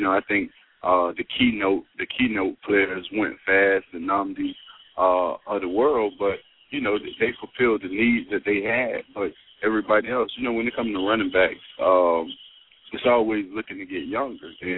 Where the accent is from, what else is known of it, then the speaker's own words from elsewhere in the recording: Lawrence, Mississippi, United States; You know, I came from Lawrence, Mississippi, man. Nobody expected me to ever hear from me in the beginning.